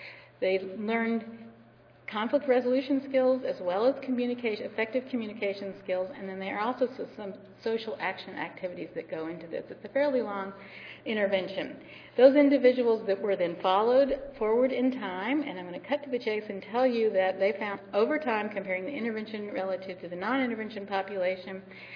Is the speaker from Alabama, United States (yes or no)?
yes; Alabama, United States; I grew up in Alabama, however, I can speak rapidly.